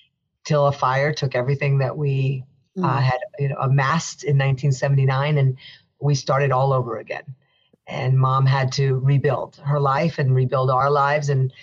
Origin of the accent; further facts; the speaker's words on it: Union City, New Jersey, United States; I grew up primarily in Union City, New Jersey, under circumstances that were not, I suppose one would say not ideal, but for me, my experiences helped shape who I am.